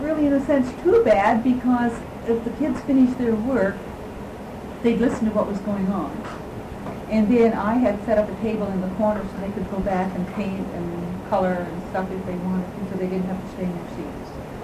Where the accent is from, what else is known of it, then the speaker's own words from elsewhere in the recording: Six Nations Indian Reserve, Ontario, Canada; moved away as an adult; And I grew up on the Six Nations Indian Reserve. I left there when I was 21. Had all my schooling there until I was 14, and then into high school, in the White High School in town.